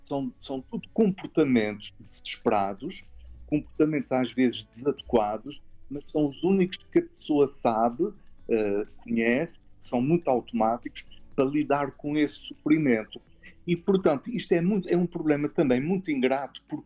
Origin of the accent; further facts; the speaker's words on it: Azores, Portugal; now in Lisbon, Portugal; Sou da ilha de São Miguel, uhum. Vivo em Lisboa já há mais de 40 anos, mas como vê e os nossos ouvintes também ouvem, a pronúncia ainda é um bocadinho carregada.